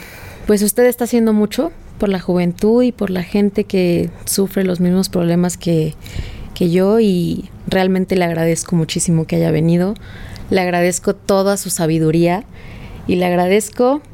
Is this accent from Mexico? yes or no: yes; Cuernavaca, Morelos, Mexico; Yo soy de Cuernavaca, hermanos